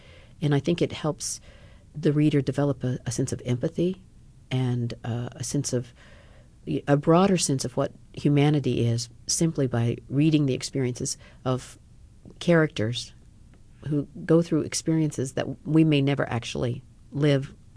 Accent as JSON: {"language": "English", "country": "United States", "said": "Well, you know, I'm just an American who watches TV a lot."}